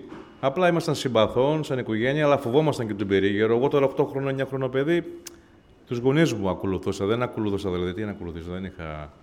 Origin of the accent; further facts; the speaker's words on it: Pefki, Central Greece, Greece; είμαι από τη Βόρεια Εύβοια καταγωγή, είμαι από το Πευχή.